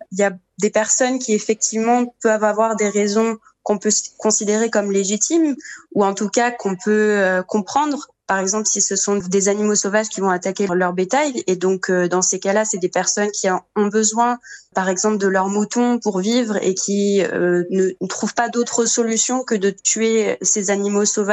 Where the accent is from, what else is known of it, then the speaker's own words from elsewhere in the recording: France; Et puis, il y a aussi du braconnage chez nous, en France